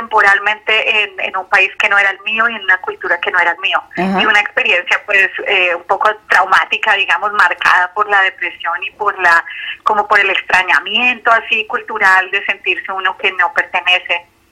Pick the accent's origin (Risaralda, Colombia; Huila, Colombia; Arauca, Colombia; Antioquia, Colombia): Huila, Colombia; also born or lived in Bogotá, Colombia; Yo nací en Bogotá, pero me crié en el Huila, que es una región de así como de tierra caliente.